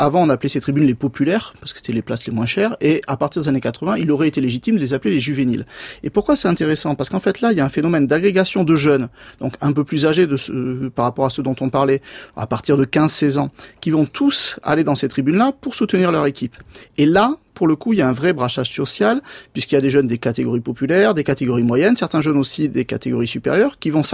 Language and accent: French; Southwest France, France; je suis originaire du Sud-Ouest